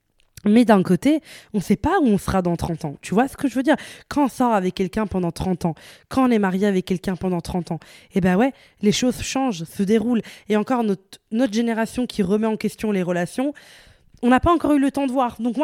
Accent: Italy; now in Brussels, Belgium; j'ai grandi en Italie et puis je suis venue à Bruxelles avec ma famille.

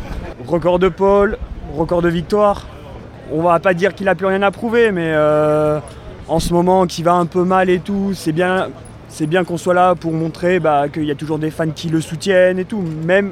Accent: Monaco; je suis natif de Monaco.

